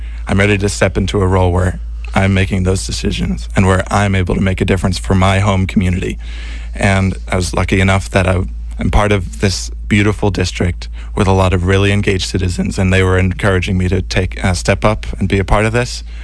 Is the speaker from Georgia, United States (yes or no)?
no; Falmouth, Massachusetts, United States; born there; I was born in Falmouth, a community that's known for its sense of volunteerism to parents who made it a habit in their own lives. And I was active in town politics growing up.